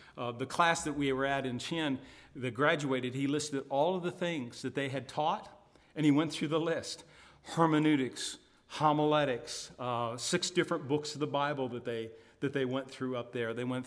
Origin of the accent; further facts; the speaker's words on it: United States; I'm an American.